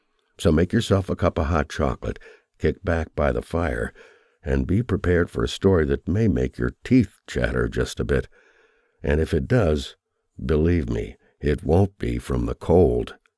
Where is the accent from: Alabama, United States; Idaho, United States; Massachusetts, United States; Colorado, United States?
Colorado, United States; Since I live in Colorado, I decided I would try and hit some of the Bigfoot hotspots in my home state first